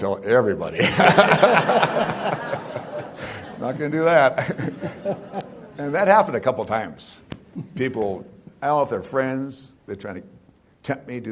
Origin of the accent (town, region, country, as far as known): Helena, Montana, United States